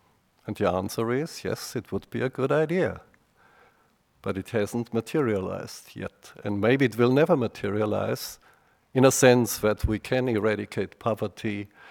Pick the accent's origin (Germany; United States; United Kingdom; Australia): Germany; Now I'm coming from Germany, and in Germany something almost revolutionary is going on.